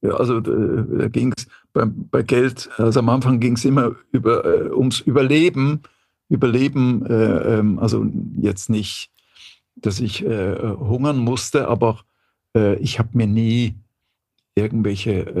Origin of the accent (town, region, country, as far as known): Switzerland; born or raised there; also born or lived in Brussels, Belgium / Bruges, Belgium; now in Germany